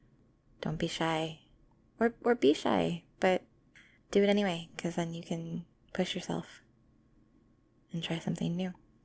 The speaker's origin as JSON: {"language": "English", "country": "United States", "said": "And then sorry, as an American, I love hearing accents."}